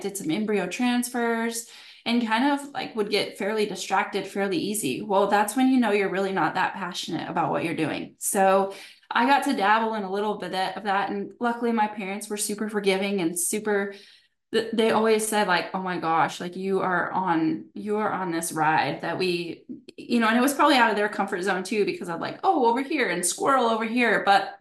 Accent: New Mexico, United States; born there; now in Stephenville, United States; I was born in New Mexico, and Stephenville is known as the cowboy capital of the world.

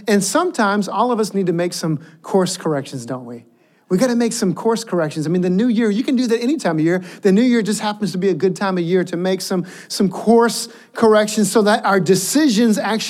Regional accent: United States; Sure, I trust God. I'm an American.

